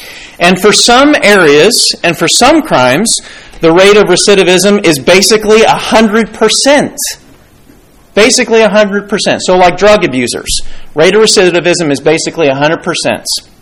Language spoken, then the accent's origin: English; Kansas City, United States; I grew up in the Kansas City area, and you know what you call a caffeinated beverage in Kansas City?